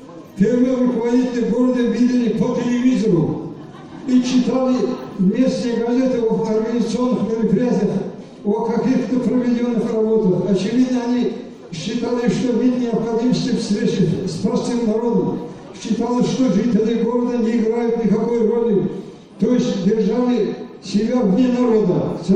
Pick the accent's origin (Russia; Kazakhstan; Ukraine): Kazakhstan; мы казахи издавна, можно сказать, веками живем с русским народом дружно, дышим одним воздухом.